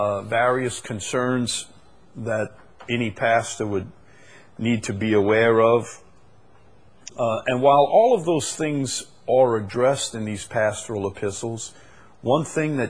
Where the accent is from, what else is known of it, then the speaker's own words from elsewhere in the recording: St. Bernard, Louisiana, United States; See, I'm from St. Bernard. And down in St. Bernard, we had a fellow who used to, he was a trawler.